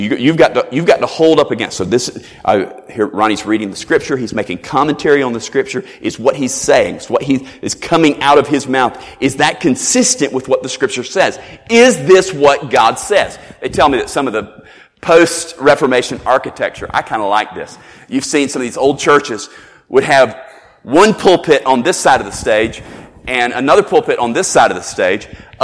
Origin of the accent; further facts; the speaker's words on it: Dubai, United Arab Emirates; I grew up in Dubai. I can tell you about Dubai.